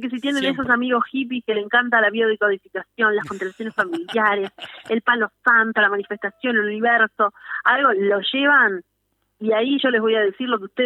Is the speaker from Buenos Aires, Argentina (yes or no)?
no; Salta, Argentina; todos somos salteños, todos somos argentinos.